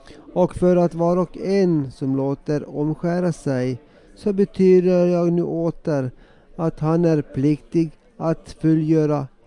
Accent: Pudasjärvi, North Ostrobothnia, Finland; att Podasjärvi är min födelseort. Jag har växt upp här.

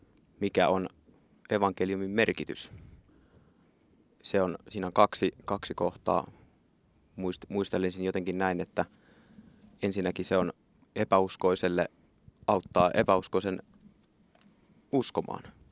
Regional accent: Southern Finland, Finland; kun itse olen tuolta etelästä kotoisin

